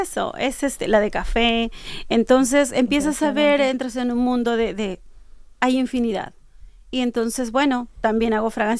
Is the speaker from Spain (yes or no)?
no; Puebla, Mexico; soy de México, nací en Puebla